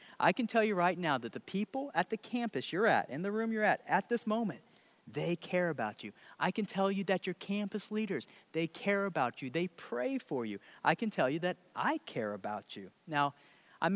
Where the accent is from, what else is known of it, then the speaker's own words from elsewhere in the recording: Rantoul, Illinois, United States; I'm from Rantoul, Illinois. Rantoul and Urbana are only 10 miles away.